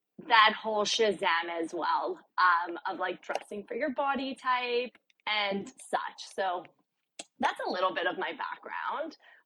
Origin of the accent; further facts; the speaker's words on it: Toronto, Ontario, Canada; I'm from Toronto.